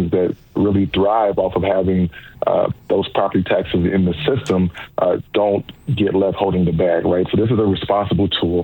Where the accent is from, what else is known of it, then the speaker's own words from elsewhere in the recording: Chicago, Illinois, United States; Debbie, you know I'm a Chicagoan. I live in the city. I represent the city.